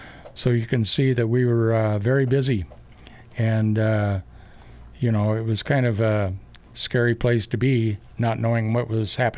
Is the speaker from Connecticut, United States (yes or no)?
no; Roseburg, Oregon, United States; Born and raised in Roseburg, 1946. Went through all the schools here. Joe Lane, Roseburg High, graduated in 1964.